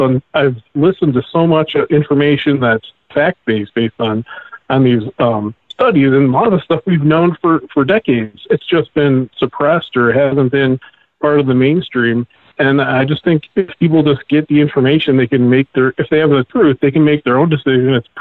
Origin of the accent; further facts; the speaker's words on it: Ohio, United States; I'm from Ohio.